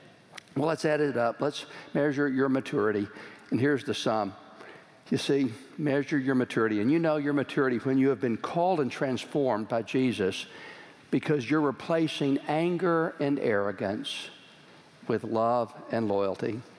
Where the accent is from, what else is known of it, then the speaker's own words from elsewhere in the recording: Texas, United States; I grew up in Texas, and there was this really famous football coach named Darryl Royal.